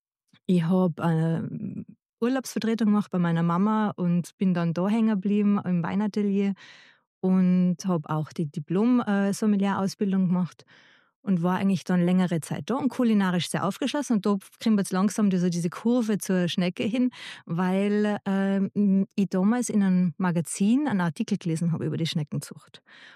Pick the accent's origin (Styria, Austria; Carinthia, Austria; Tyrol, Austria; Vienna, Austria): Tyrol, Austria; bei uns in Tirol